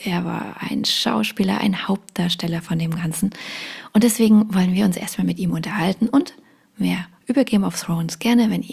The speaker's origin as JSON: {"language": "German", "town": "Dresden", "region": "Saxony", "country": "Germany", "said": "ich bin Dresdnerin"}